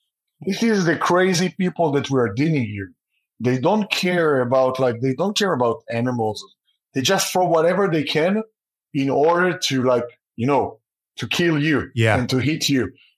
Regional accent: Hadera, Haifa District, Israel; So it's a city called Hadera. It's kind of like center northwest, beautiful place, amazing beach, amazing people

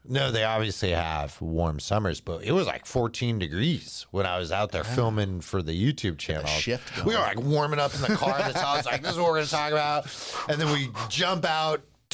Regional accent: Portland, Oregon, United States; the people that I help in my hometown of Portland, because it's kind of this like hipster thing, which I can go with. I mean, I got a man bun and I'm from here.

